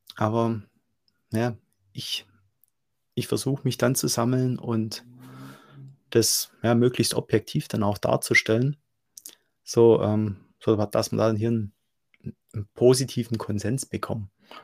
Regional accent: Germany; Ich weiß, es ist immer schwierig, als Deutscher zu vertrauen.

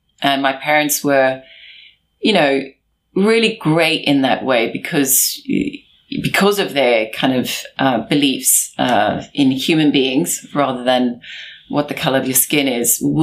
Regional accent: South Africa; also born or lived in London; growing up in South Africa directly informed who I found I was in London

